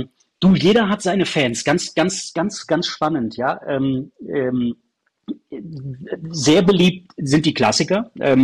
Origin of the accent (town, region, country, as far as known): Aachen, North Rhine-Westphalia, Germany